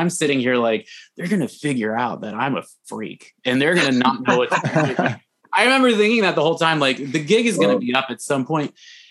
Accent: California, United States; now in Bay City, United States; I grew up in Southern California, and for someone growing up in Southern California to find themselves in Bay City, Michigan

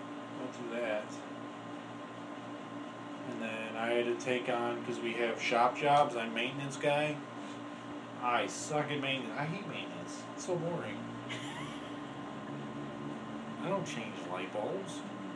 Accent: Guadalajara, Jalisco, Mexico; And I'm from Guadalajara, Jalisco.

